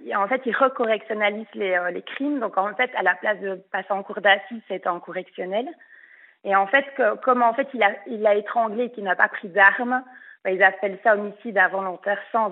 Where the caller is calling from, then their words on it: Wallonia, Belgium; Alors moi je viens de Belgique.